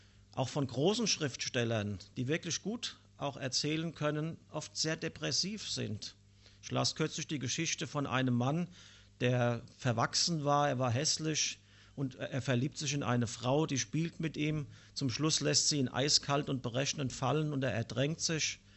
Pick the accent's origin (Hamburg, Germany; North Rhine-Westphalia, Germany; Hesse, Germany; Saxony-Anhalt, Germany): Hesse, Germany; Frankfurt; Ich komme aus Frankfurt, aus der Kirche des Nazareners, bin dort Laienprediger